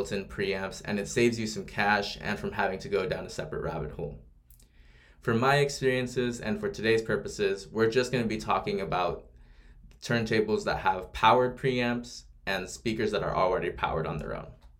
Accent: Santa Barbara, California, United States; I purchased this album from a record store that unfortunately no longer exists in my hometown of Santa Barbara called Just Play Music.

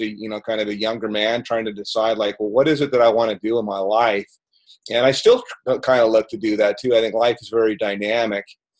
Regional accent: Tucson, Arizona, United States; I grew up in Tucson, Arizona.

